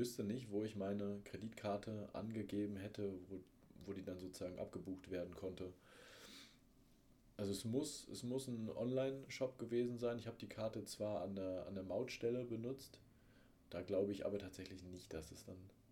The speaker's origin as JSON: {"language": "German", "region": "Bavaria", "country": "Germany", "said": "Also da, wo ich herkomme."}